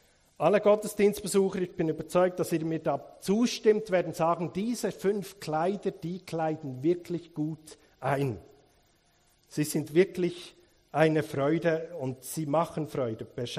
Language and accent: German; Bern, Switzerland; weil ich komme aus Bern, da geht alles ein bisschen langsamer.